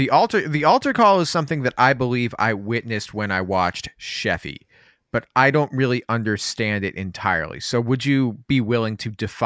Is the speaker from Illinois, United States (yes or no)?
no; Portland, Oregon, United States; if you're like me and you're growing up in Portland, right.